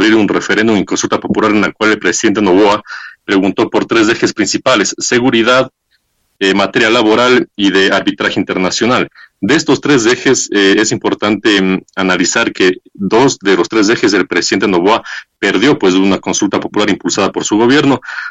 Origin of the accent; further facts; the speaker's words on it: Ecuador; qué pena como ecuatoriano